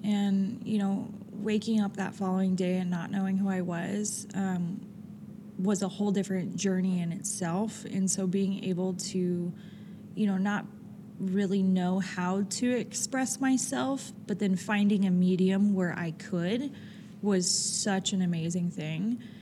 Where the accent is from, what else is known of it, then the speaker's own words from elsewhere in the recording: Utah, United States; I mean, I am from Utah, so, I mean, I can get creative.